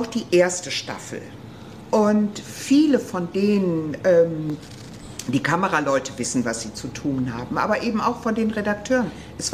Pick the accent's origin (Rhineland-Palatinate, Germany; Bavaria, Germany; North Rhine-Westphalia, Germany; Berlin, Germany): North Rhine-Westphalia, Germany; Frank? Kommt aus Dorsten und mein Heimatort ist 20 Minuten entfernt davon. Ich denke, nee, zwei so westfälische Kodderschnauzen in einem Team geht nicht.